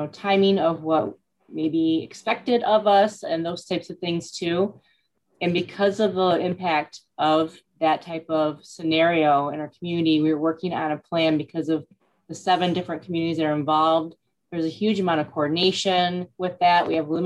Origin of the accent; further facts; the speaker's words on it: Flint, Michigan, United States; now in Midland, United States; I'm originally from the Oakland County area, Flint area, and then I moved up here to the Midland area and in spring of 2016 after accepting this role here in Midland.